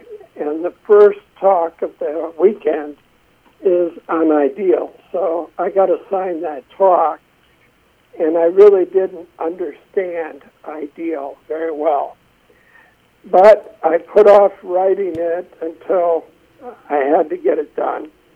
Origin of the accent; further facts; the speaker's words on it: Wisconsin, United States; also born or lived in Ohio; Previously, we were born and raised in Wisconsin, and then through job changes, I ended up in Ohio